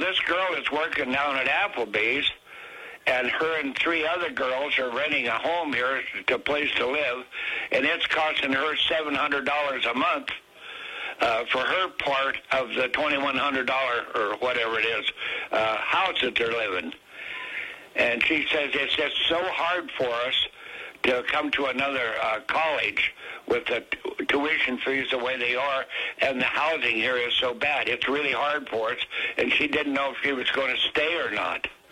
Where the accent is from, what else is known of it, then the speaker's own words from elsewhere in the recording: Montana, United States; I was born and raised here in the Gallatin Valley and Madison Valley.